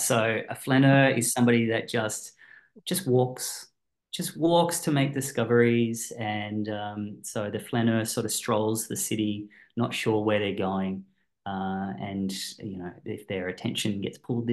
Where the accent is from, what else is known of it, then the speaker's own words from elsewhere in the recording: Sydney, New South Wales, Australia; born there; also born or lived in Melbourne; No, I was born here, but I was born in Sydney and then I moved to Melbourne.